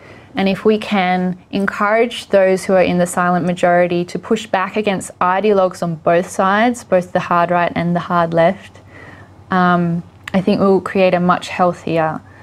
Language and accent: English; Australia; Being Australian is, in Australia, our conservative or right-wing ideologies are quite different to America.